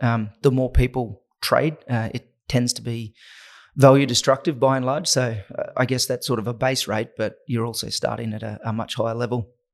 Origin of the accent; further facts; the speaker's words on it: Innisfail, Queensland, Australia; Between Innisfail and the Atherton Tablelands on a banana, sugarcane and beef cattle property.